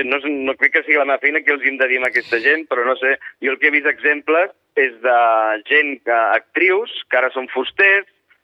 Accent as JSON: {"language": "Catalan", "town": "Sitges", "region": "Catalonia", "country": "Spain", "said": "nosaltres, que som de Sitges, Biodiversitat Sitges, som d'aquí"}